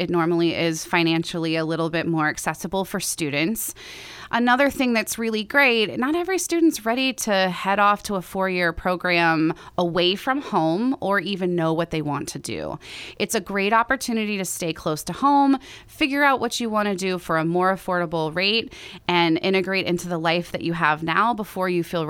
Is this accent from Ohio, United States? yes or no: yes; Ohio, United States; also born or lived in Colorado; I'm originally from Ohio. So I started off teaching 6th, 7th, and 8th grade at a middle school that I went to in Ohio. And then I was on the East Coast for a bit, Colorado, and now I've hit the West Coast.